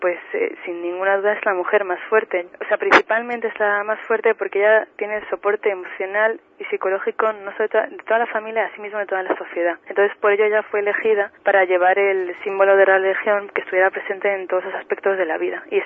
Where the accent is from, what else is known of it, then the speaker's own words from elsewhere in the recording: Spain; Primero porque somos españoles y los que habían sido asesinados eran nuestros hermanos y hermanas, nuestros compatriotas.